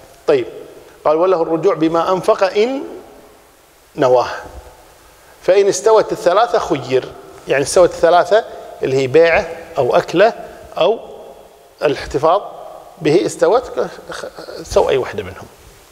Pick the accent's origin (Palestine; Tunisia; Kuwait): Kuwait; مثلا لو مثلا عندنا في الكويت